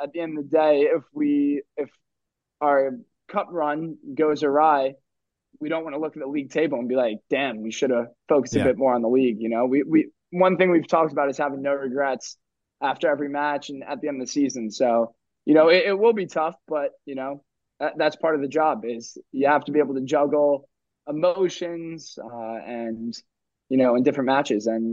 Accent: United States; And then I think people have come to really appreciate that I'm from America.

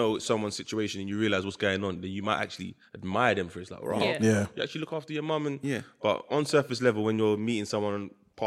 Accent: Nigeria; Nigeria. Yoruba.

